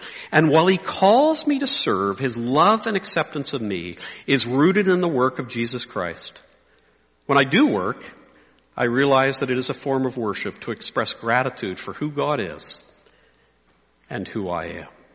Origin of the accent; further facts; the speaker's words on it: Dublin, Leinster, Ireland; born there; I was born in Dublin in Ireland, so I've got UK heritage.